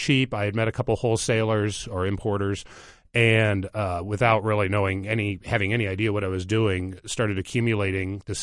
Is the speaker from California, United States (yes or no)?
no; Indianapolis, Indiana, United States; elected to move back to Indianapolis in 98, which is my hometown, and without really a plan.